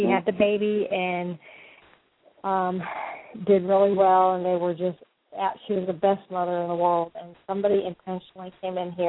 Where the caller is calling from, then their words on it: Florida, United States; I'm calling from Florida